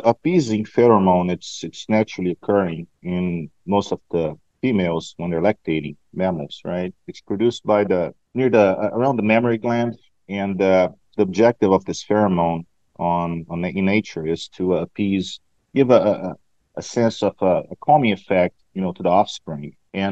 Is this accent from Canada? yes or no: no; Brazil; moved away as an adult; also born or lived in Florida / Oregon; now in United States; I was born and raised in Brazil. I went to college in Brazil, graduated in 2003, so I was 24 at the time.